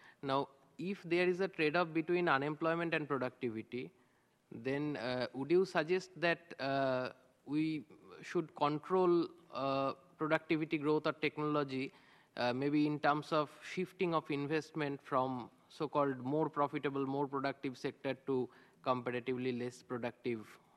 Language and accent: English; India; from India.